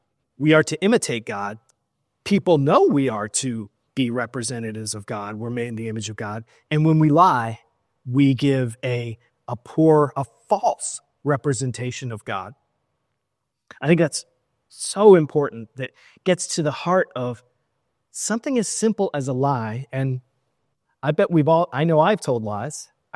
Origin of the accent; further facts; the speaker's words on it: Seattle, Washington, United States; also born or lived in Los Angeles / Phoenix; I grew up in Seattle, LA, and a little bit of Phoenix.